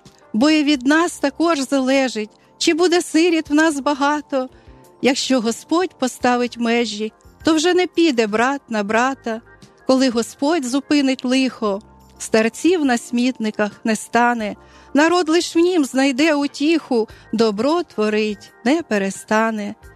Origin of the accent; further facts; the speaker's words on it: Chernihiv Oblast, Ukraine; Да, я родом з Чернігівщини. І виросла, прямо наш будинок стояв на березі річка Десна. І взагалі там дуже така краса природи.